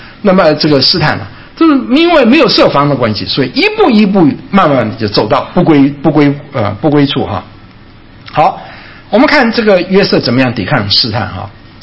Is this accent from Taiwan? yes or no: no; China; 你知道我们中国人讲啊，说是男想女啊隔层山，女想男是隔层纸啊，很薄啊。